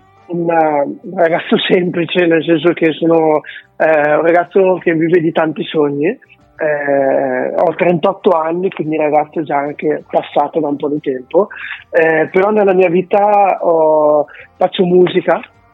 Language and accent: Italian; Lombardy, Italy; No, io sono dalla Bassa Bergamasca.